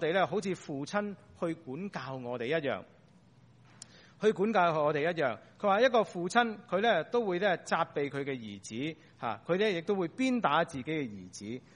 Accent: Hong Kong; 我哋以前呢，我哋喺我哋香港嘅年代长大嘅时候呢

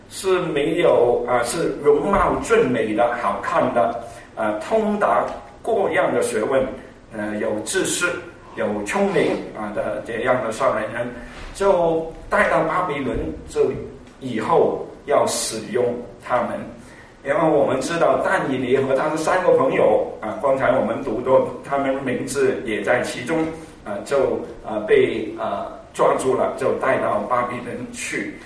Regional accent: United States; 我们美国人都有一句话叫 You are what you eat、

